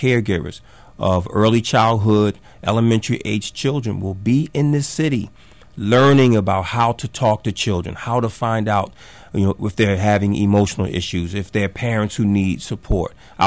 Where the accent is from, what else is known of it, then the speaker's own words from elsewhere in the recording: Philadelphia, Pennsylvania, United States; I grew up in the Diamond Street Project right in North Philadelphia near Temple University, single-parent home, single mom